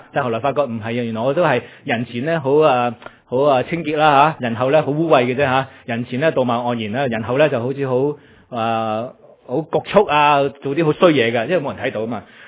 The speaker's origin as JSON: {"language": "Cantonese", "country": "China", "said": "凡事都或者我中国人咧有个特色就话，凡事都得喺良心就得啦。"}